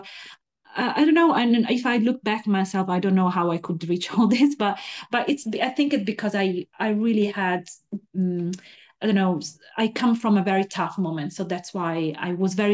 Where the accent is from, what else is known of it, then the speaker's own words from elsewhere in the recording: northern Italy, Italy; moved away; So I was living in Italy in the north. I come from North Italy, and I just wanted to, I don't know, I just wanted to try and move here for a while, not for a long time, just maybe for a few months, but then I'm still here. So I'm settled